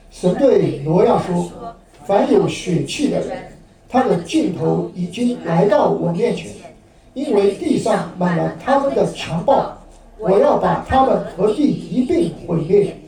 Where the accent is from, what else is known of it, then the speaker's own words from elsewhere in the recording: Nantong, Jiangsu, China; 在我家乡在江苏啊，那个我们江苏南通那边有很多造船厂，因为我们靠近长江